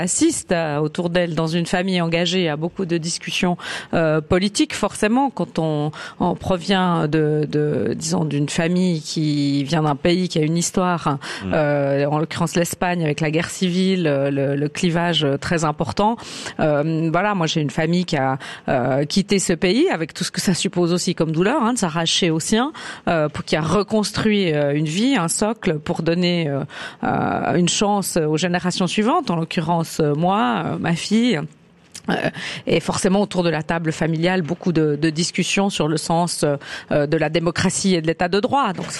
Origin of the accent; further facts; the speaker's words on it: Morges, Vaud, Switzerland; also born or lived in La Chaux-de-Fonds; Oui, j'ai grandi à Morges. Oui. Enfin, née à la Chaux-de-Fonds, mais grandi à Morges.